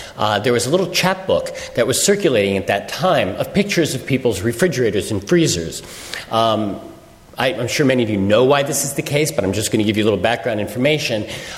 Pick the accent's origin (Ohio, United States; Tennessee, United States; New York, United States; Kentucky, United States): New York, United States; New York City; I am a New Yorker, and within a couple of months after Katrina, I became very, very painfully aware of the fact that my own community was becoming very disinterested.